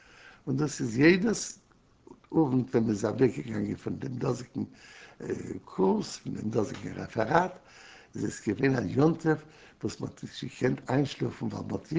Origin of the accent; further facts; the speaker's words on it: Warsaw, Masovian Voivodeship, Poland; born there; German is a second language; Nein, geboren bin ich in Warsche. Geboren bin ich in Warsche, bin geboren in der historischen Date, dem 11. November 1918.